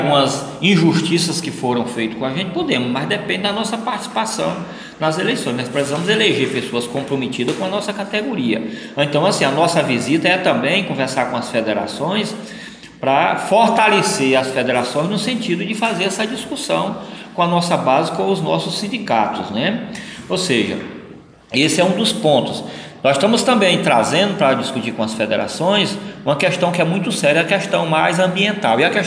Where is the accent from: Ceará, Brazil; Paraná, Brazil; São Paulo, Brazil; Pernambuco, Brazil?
Ceará, Brazil; Eu que sou do Ceará